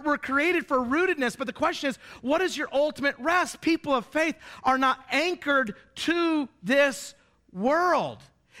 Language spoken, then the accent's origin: English; Idaho, United States; I love that I grew up in Idaho, because it's really fun to come from a place where you get to blow things up for fun.